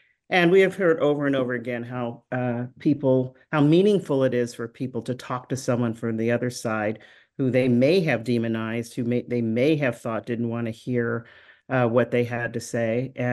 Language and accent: English; Fort Bragg, North Carolina, United States; born there; I'm a military kid, by the way. I was born in North Carolina. So in Fort Bragg, now Fort Liberty.